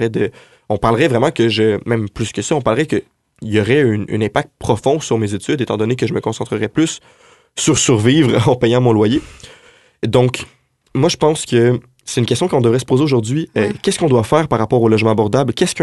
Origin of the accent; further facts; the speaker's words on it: Quebec, Canada; now in Quebec City, Canada; je viens pas de Québec. Je l'ai dit tantôt, pour ceux qui ont une très bonne mémoire, qui sont avec nous depuis le début de l'épisode, je viens de la région de Montréal, de la Rive-Nord. Et quand je suis arrivé à Québec